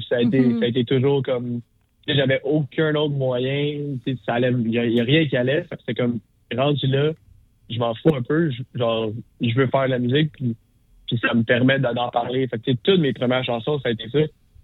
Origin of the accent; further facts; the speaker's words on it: Saint-Bruno-de-Montarville, Quebec, Canada; Je viens de la banlieue de Montréal sur la rive sud à Saint-Bruno de Montarville.